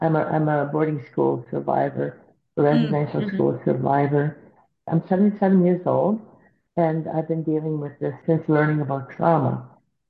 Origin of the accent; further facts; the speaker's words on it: Winnipeg, Manitoba, Canada; I'm from Winnipeg, but I work in St. Theresa Point First Nation